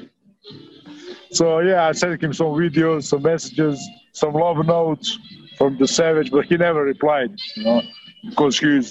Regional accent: Rovinj, Istria County, Croatia; No, it's my hometown of Rovinj. No, it's the most beautiful town in the world.

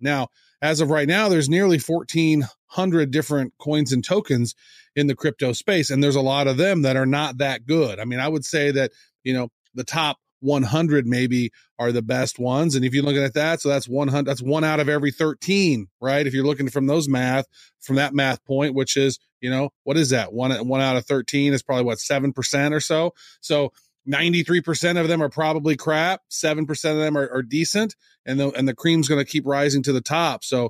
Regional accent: Butler, Missouri, United States; I grew up in a town, Butler, Missouri, about 4,100 people in that town.

